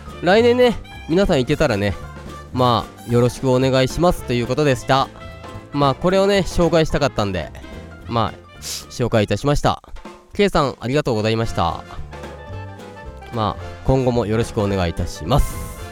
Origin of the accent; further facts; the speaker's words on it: Okayama, Japan; 僕がね岡山出身ということはね、まあよくご存知とは思うんですけれども、僕もね岡山県岡山市をね愛してるんでね、ずっと育ってきたところなので